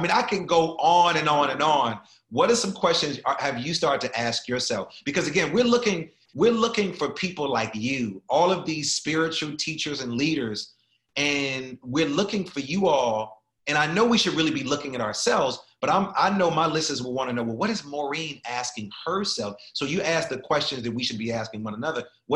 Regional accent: Chicago, Illinois, United States; also born or lived in Minneapolis; we both are from the Midwest. Shout out to the Midwest. I'm from Chicago, Minneapolis.

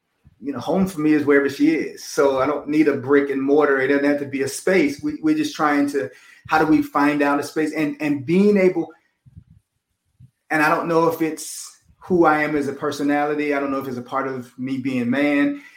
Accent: Miami, Florida, United States; also born or lived in Detroit / Chicago; I was born in Detroit, lived in Chicago, grew up in Florida. I'm from Miami

